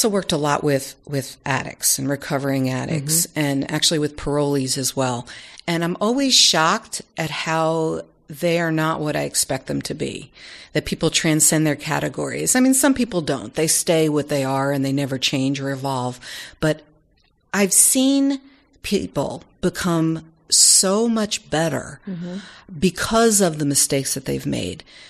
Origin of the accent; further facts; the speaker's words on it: New York, United States; I am from New York and had the funniest father in the world who used to make me laugh so hard I would cry.